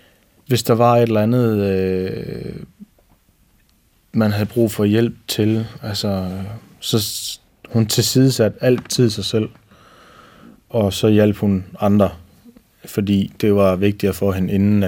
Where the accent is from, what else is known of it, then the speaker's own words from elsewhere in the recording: Horsens, Central Denmark Region, Denmark; now in Rødkærsbro, Denmark; Jeg er 30 år, bliver snart 31 år. Og jeg kommer oprindeligt fra Horsens, hvor jeg er født og opvokset. Og så er jeg, efter at have studeret, så er jeg endt i Rødkærsbro, hvor jeg nu bor sammen med min kone og mine 3 børn.